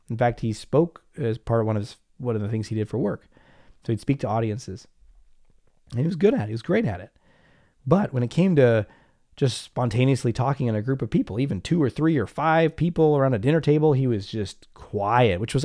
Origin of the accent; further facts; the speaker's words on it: United States; even I grew up in the United States, even in the US.